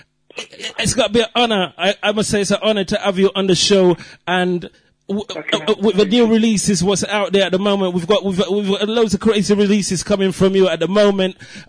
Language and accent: English; Jamaica; Growing up in Jamaica, it's one way, it's the other way